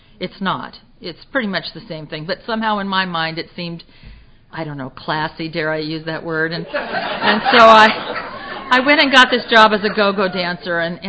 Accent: Newport Beach, California, United States; I'm a nice girl from Newport Beach. Well, I was from Newport Beach, but I hadn't really been a nice girl in a long time, you know.

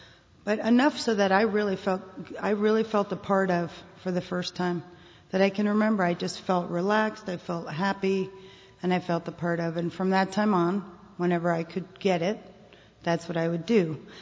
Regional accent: Dallas, Texas, United States; born there; I was born in Dallas. Shortly after I was born, my parents split up.

